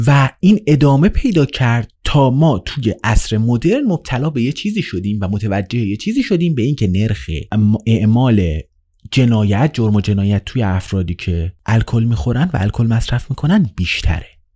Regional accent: Iran; born there; ولی حالا توی ایران به دنیا اومدم

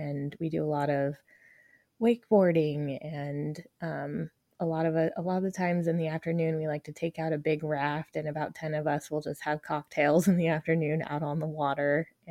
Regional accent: Denver, Colorado, United States; also born or lived in Arizona; I was born here and raised in Denver.

